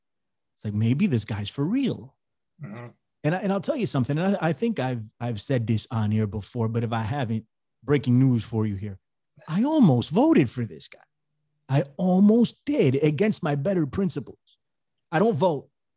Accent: Bronx, New York, United States; So I live in New York, right? I'm from New York. I'm from the Bronx. I've been here all my life

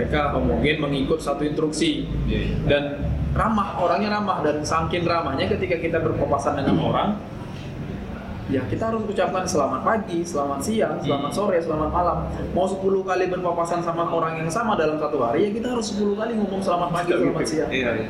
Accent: Pematangsiantar, North Sumatra, Indonesia; Kampung saya asli dari Siantar.

